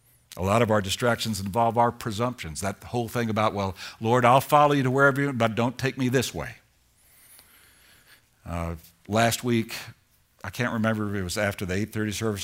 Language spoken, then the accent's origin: English; Kentucky, United States; now in Georgia, United States; So I came from Kentucky to Georgia.